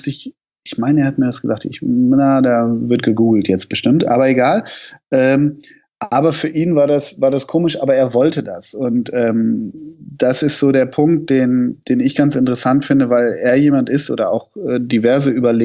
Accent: Hamburg, Germany; ich komme ja aus Hamburg

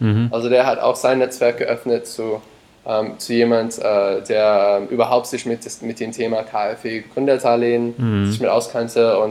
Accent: United States; German is a second language; mit meinem Hintergrund zusammen als Amerikaner, wir sind dran gewohnt, für das Studium zum Beispiel Kredite aufzunehmen

